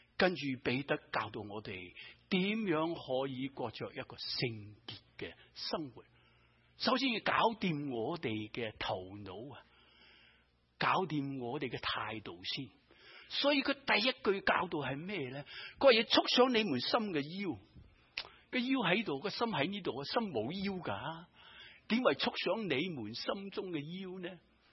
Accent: China; 我们中国人、啊、在民国初期的时候还是穿长衫马褂

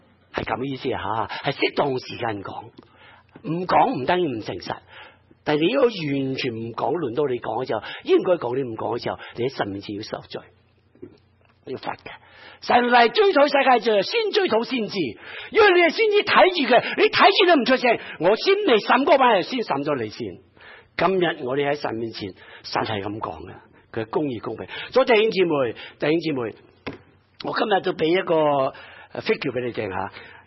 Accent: China; born there; 我自己做基督徒，我最开心的，以前我在大陆出世的

